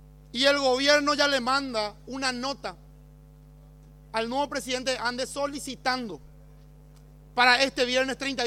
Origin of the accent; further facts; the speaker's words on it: Paraguay; con orgullo siempre decimos como paraguayos y en todo el mundo que tenemos una de las represas con mayor producción de energía hidroeléctrica del planeta